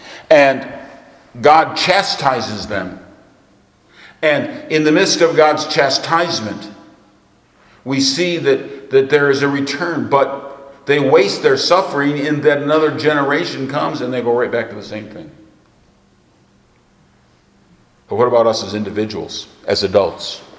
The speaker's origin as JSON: {"language": "English", "country": "United States", "said": "I'm an American. I have to vote in November."}